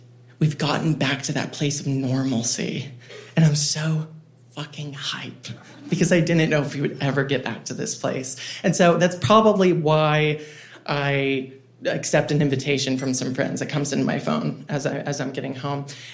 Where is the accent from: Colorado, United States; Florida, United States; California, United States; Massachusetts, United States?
Florida, United States; Jacksonville; moved away; And eventually I made the difficult decision to leave my hometown of Jacksonville, Florida, and move in with family two states away in North Carolina.